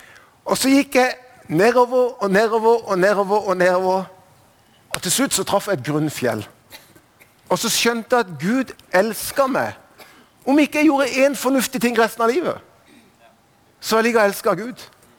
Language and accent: Norwegian; Kristiansand, Agder, Norway; Så som dere forstår, så er jeg ikke fra Bergen. Jeg er fra Kristiansand, Sørlandet. Det er dialekten min. Jeg vokste opp